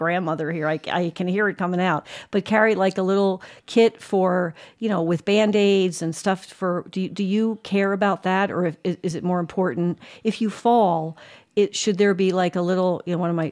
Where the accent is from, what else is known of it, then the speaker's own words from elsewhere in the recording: Arizona, United States; because we are from Arizona and we have a tendency to make the news a lot for not so great things.